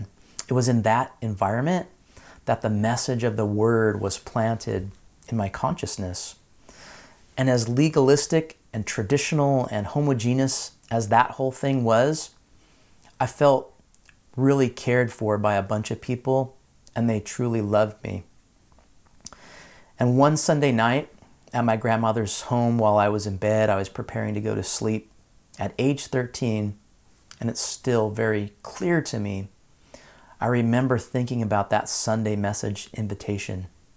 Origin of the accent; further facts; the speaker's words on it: Santa Barbara, California, United States; Now, I was raised in Santa Barbara by an agnostic Jewish father and an atheist mother without any religious creed or affiliation.